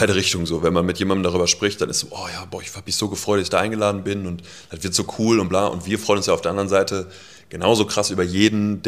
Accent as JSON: {"language": "German", "town": "Bocholt", "region": "North Rhine-Westphalia", "country": "Germany", "said": "wir kommen ja beide aus Bocholt"}